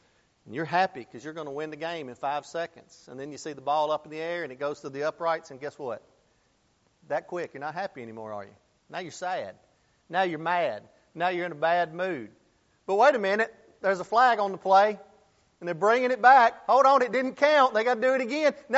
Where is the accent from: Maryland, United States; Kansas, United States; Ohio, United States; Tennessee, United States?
Tennessee, United States; Pulaski; But I'm actually from Tennessee. I'm from Pulaski, Tennessee, southern middle Tennessee.